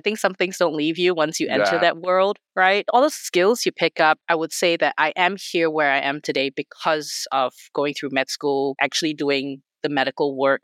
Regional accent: Malaysia; moved away as an adult; now in Australia; I'm Malaysian, born and bred. I only left Malaysia in my early 20s when I did a twinning program medical school. So I did medical school first in Malaysia, and then I finished off in Australia, and I started working there.

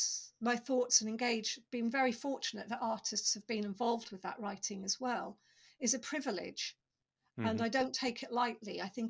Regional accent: East of England, United Kingdom; So I grew up in Norfolk.

